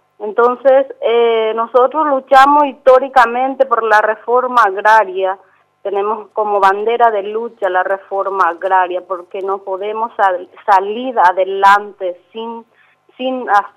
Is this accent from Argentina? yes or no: no; San Pedro, Paraguay; lo que nosotros queremos como paraguayos y paraguayas